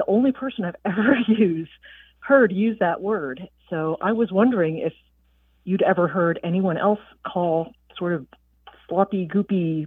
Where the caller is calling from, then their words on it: Aiken, South Carolina, United States; I'm calling from Aiken, South Carolina.